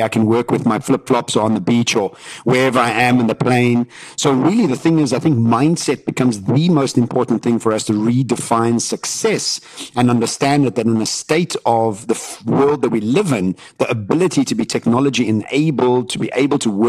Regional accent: Johannesburg, Gauteng, South Africa; And especially us all growing up in Johannesburg

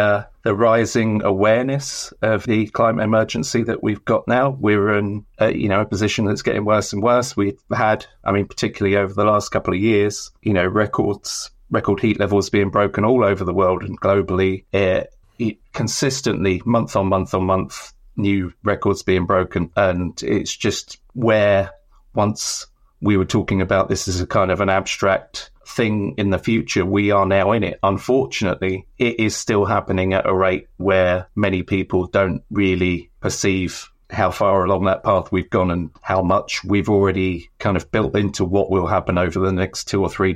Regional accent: Medway, South East England, United Kingdom; also born or lived in Sidcup; Well, I was born in Sidcup. Grew up in Medway towns primarily

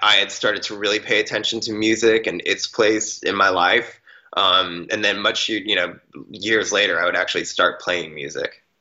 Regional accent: East Coast, United States; Growing up on the East Coast, it was really, during the winter months

